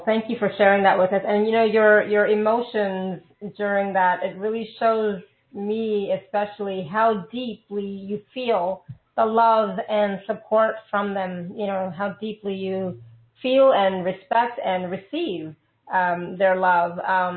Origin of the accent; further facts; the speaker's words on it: India; English is a second language; I mean, I'm Indian. I'm from India. All I knew was about was gods and goddesses.